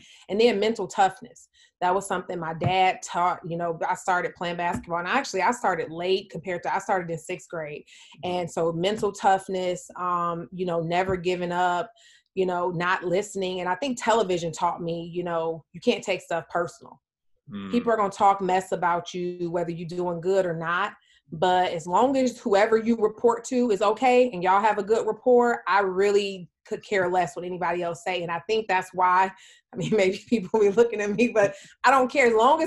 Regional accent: Detroit, Michigan, United States; well, I'm from Detroit. I'm in the deep South.

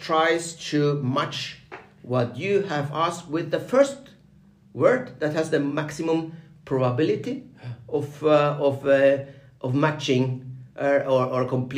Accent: Spain; now in Norway; I'm originally from Spain, and my background is I am an engineer, mechanical

